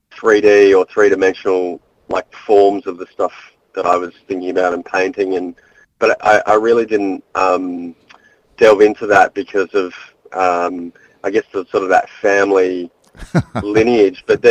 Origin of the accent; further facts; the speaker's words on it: Adelaide, South Australia, Australia; now in Melbourne, Australia; I'm originally from Adelaide, and I studied studio arts in Adelaide and then came over to RMIT in Melbourne